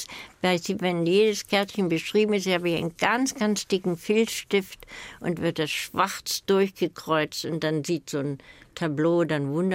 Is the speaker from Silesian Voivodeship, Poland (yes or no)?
yes; Silesian Voivodeship, Poland; Heimat hat was mit Kindheit und Jugend zu tun. Also, das habe ich gesagt in Bezug auf Schlesien, also auf meine Heimat. Ich teile mir meine Heimat mit den Polen.